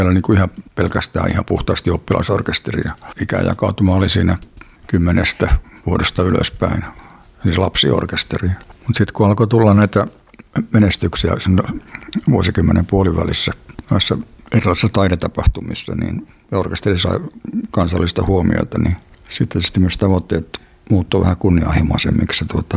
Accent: Kaustinen, Central Ostrobothnia, Finland; born there; moved away as an adult; also born or lived in Helsinki; now in Kokkola, Finland; Mä olen syntynyt Kaustisella, mutta 64 lähdin opiskelemaan Helsinkiin. 72 muutin Kokkolaan.

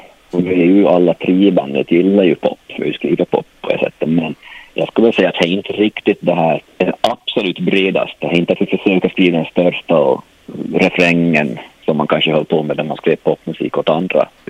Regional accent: Perstorp, Skåne, Sweden; now in Stockholm, Sweden; Jag är från ett ställe som heter Perstorp i Skåne i Sverige. Men vi bor alla tre i Stockholm i dagens läge.

